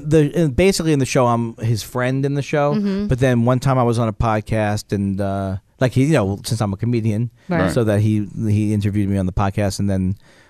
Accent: Queens, New York, United States; I grew up in Queens, but I would go back in the late 80s, 90s. I would go back and stay with my parents who were still in the same house I grew up in Queens.

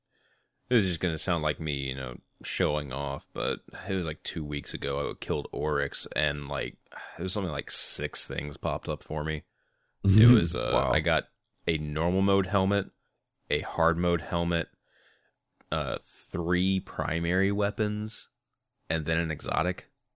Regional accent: the South, United States; because I'm from the South.

